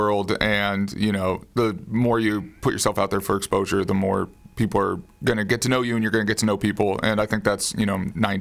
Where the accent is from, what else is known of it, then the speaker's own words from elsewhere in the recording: Concord, California, United States; also born or lived in Texas, United States; I'm from the East Bay, from Concord, okay. Originally. It's about a half hour outside the city.